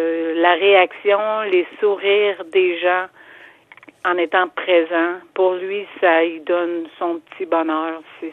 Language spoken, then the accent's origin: French; Quebec, Canada; moved away; moi, je suis arrivée ici en 2010, en quittant ma ville natale de l'Abitibi.